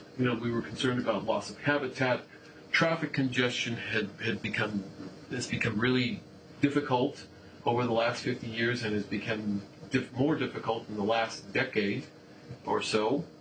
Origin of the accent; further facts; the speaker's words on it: Kansas, United States; also born or lived in Boston; I grew up in Kansas. I went to grad school in Boston